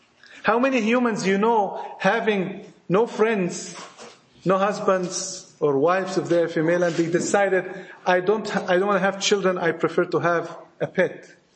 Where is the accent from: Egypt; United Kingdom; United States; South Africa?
Egypt; accent: Egyptian; Forgive my Egyptian accent.